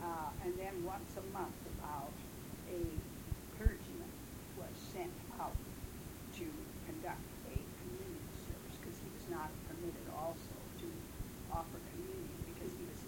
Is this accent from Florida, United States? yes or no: no; Minnesota, United States; Well, I came from Minnesota.